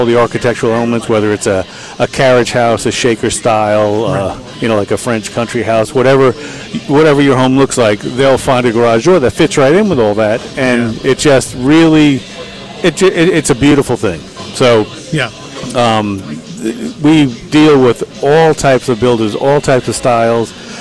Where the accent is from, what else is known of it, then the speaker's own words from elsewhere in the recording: Scotland, United Kingdom; I told you, I'm Scottish. We used to wash our paper towels out and hang them out to dry.